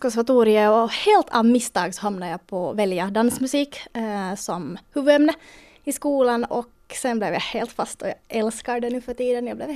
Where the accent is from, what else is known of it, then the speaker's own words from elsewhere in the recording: Finland; Jag skiljer på att jag är finlandssvensk.